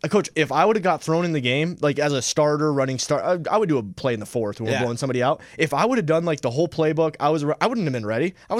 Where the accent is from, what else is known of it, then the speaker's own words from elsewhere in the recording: Tennessee, United States; With my hometown Titans, I only know Mariota.